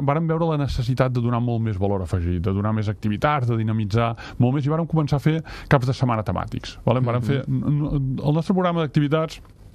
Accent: Torroella de Montgrí, Catalonia, Spain; accent: Girona; Soc de Girona, tinc aquest any de Girona

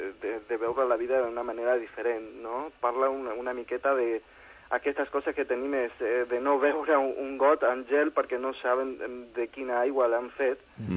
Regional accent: Argentina; Catalan is a second language; perquè sóc argentí i parlo no molt bé el català.

